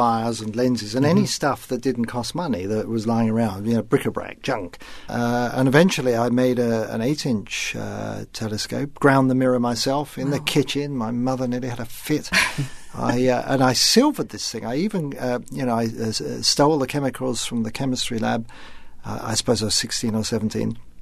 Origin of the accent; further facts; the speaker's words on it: London, United Kingdom; my growing up in London in the immediate post-war years, where it was really, really boring.